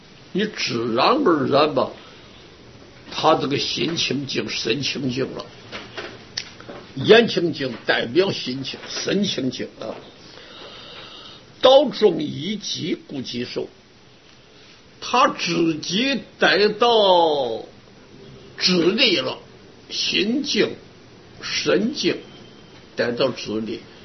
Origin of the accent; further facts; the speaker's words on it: China; 就得像我们中国人会作诗的说一首诗，赞叹赞叹。